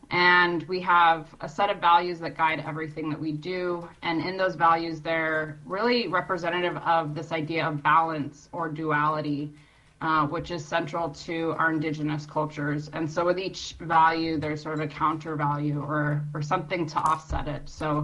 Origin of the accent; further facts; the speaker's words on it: Sitka, Alaska, United States; And I am calling in this morning from rainy Sitka-Kwan, Sitka, which is my hometown and where I reside with my family.